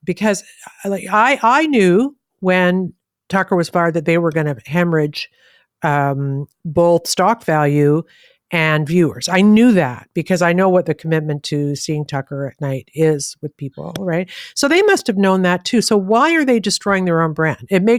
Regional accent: Canada; I'm Canadian.

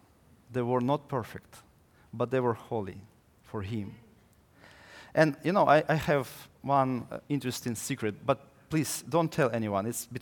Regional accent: Ukraine; And I came from Ukraine, I remember the very famous person named Lenin.

